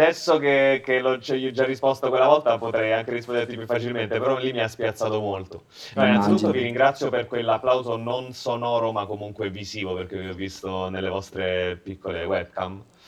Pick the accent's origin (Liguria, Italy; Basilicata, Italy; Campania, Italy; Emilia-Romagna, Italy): Basilicata, Italy; Io tra l'altro sono della Basilicata